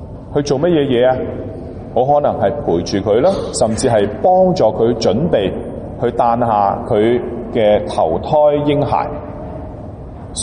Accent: Guangdong, China; 我哋广东人咧讲嘅

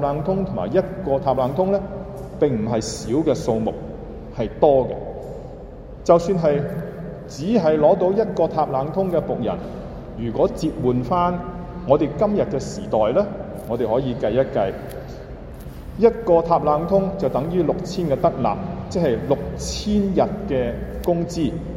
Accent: China; 按我哋中國人嘅講法，講錢點啊？失感情。

